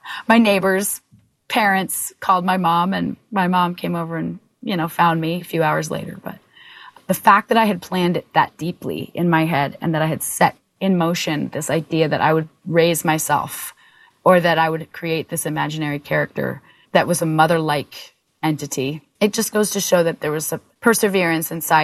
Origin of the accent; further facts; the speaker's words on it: Vermont, United States; Growing up in Vermont, it's just not done.